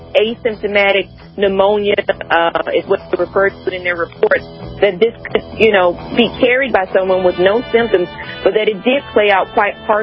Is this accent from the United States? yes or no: yes; United States; now in Taiwan; I love being American. I'm happy being an American. I am so glad, however, that I am sitting in Taiwan right now.